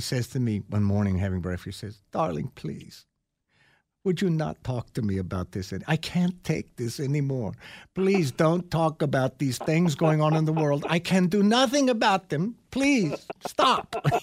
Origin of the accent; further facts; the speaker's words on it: Texas, United States; So I got interested in weather as a kid because I grew up in Texas with these big skies